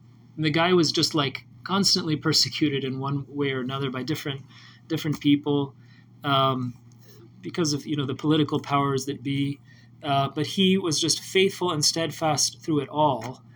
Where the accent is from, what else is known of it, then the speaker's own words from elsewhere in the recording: United States; I mean, we're American, and we have this idea of separation of church and state.